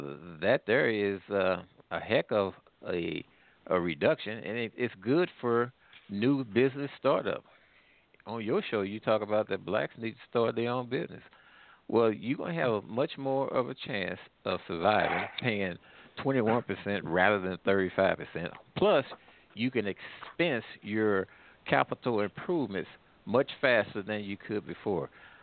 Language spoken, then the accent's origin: English; St. Louis, Missouri, United States; I'm from the St. Louis area. When you look down on the St. Louis skyline, you see buildings up put up, Clayton skyline.